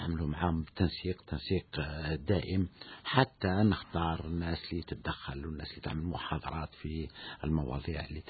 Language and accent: Arabic; Algeria; أنا كمواطن جزائري